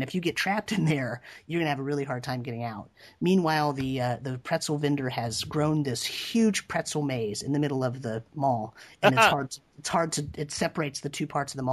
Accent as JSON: {"language": "English", "town": "Ithaca", "region": "New York", "country": "United States", "tie": "born or raised there", "said": "Everybody in Ithaca goes to the mall. Okay, oops, I said my hometown."}